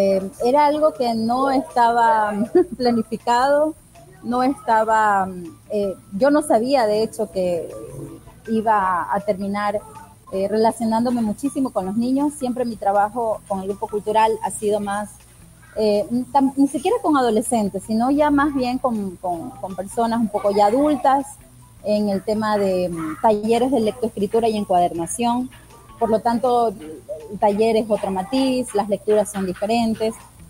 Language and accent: Spanish; Chone, Manabí, Ecuador; born there; Yo nací en Chone, iba a decir un pueblo, pero todavía sigue siendo un pueblo, un pueblo muy querido, mi pueblo de nacimiento.